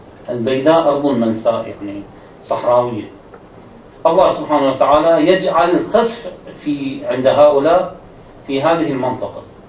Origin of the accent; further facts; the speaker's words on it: Iraq; ولذلك ما يحدث عندنا في العراق وفي دول الجوار